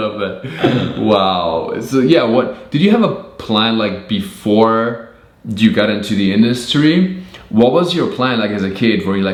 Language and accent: English; Germany; English is a second language; And back in my hometown in Germany, like for $1 million, you get a castle, legitimately.